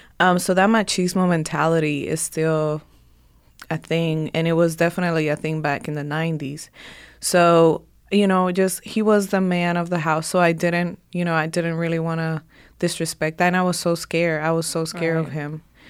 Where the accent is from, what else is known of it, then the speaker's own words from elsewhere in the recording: Puerto Rico; also born or lived in Dominican Republic; I am from the Dominican Republic, but I was raised in Puerto Rico.